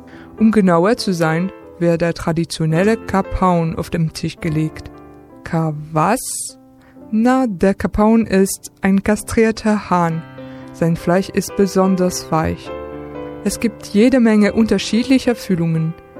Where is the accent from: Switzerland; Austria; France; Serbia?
France; Grand Est; Willkommen im Elsass, meine Heimat an die deutsch-französische Grenze.